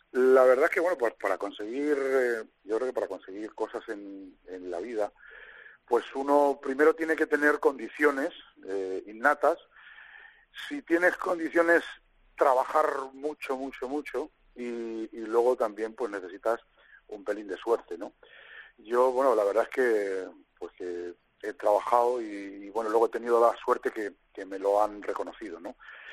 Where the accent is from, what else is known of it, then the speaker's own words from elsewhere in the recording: Daimiel, Castilla-La Mancha, Spain; de hecho, ellos tenían una peña flamenca en Daimiel, en mi pueblo